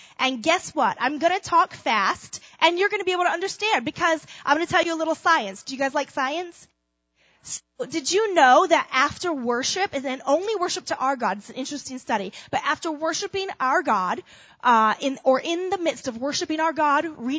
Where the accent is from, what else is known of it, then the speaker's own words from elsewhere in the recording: Florida, United States; we're from Florida. It's warm outside in Florida.